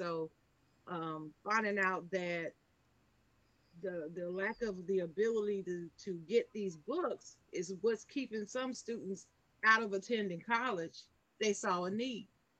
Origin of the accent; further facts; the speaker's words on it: Ohio, United States; Got to represent the Buckeye State. He's from Columbus, Ohio, an hour from my hometown.